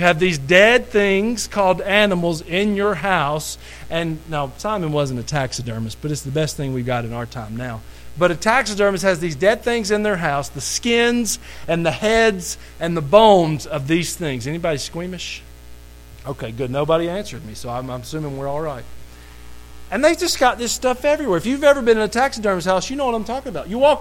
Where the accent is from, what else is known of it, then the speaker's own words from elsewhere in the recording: Georgia, United States; When I grew up in Georgia, there was a place called Jackson Trail Road